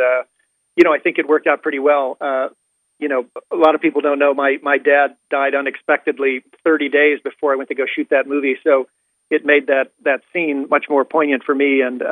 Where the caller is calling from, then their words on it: California, United States; I'm in Southern California.